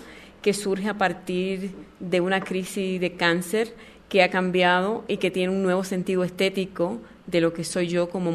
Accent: Puerto Rico; now in New York, United States; Cuando yo me mudé a Nueva York de Puerto Rico, yo empecé a hacer arte.

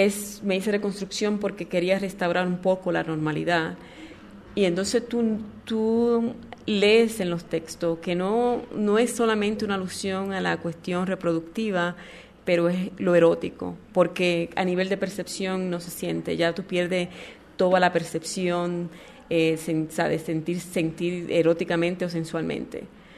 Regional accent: Puerto Rico; now in New York, United States; Cuando yo me mudé a Nueva York de Puerto Rico, yo empecé a hacer arte.

